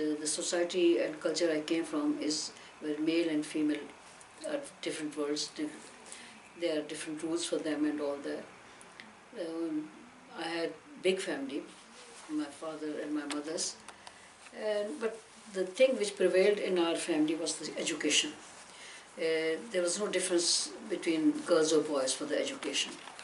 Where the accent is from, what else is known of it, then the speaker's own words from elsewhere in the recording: Peshawar, Khyber Pakhtunkhwa, Pakistan; born there; I was born in Peshawar, Pakistan. … aur main Peshawar mein paida hua hoon, Pakistan.